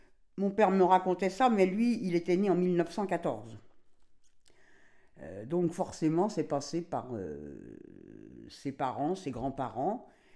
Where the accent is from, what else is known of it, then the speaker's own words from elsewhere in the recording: Bayel, Grand Est, France; je suis né en 1945 à Bayel. Donc, je suis bayéloise.